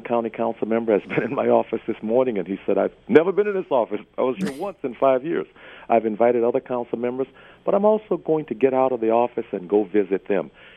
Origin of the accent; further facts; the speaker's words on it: Louisiana, United States; I'm a person with a fair amount of confidence in myself, and I learned that growing up in Louisiana.